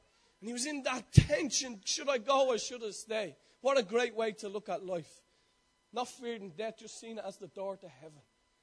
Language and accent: English; Ireland; I don't know, as an Irish man, you know, you listen to yourself on it, you listen to yourself speaking